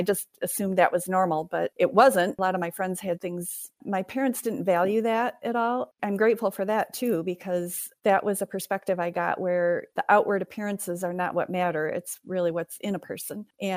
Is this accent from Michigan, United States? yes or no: yes; Lansing, Michigan, United States; also born or lived in Allendale; I'm 68 years old, and I am from Allendale, Michigan. I grew up mostly in the Lansing area.